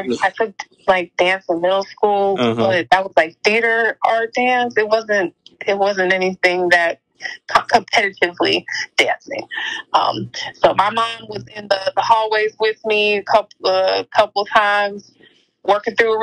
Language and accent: English; California, United States; Yes, and I'm from California.